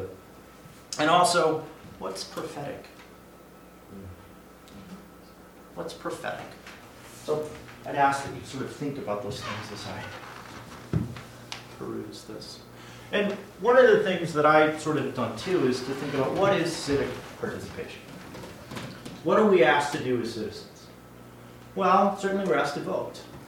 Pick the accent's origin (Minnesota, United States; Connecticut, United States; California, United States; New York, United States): Minnesota, United States; Though I'm from Minnesota, and for those of you who know anything about Minnesota right now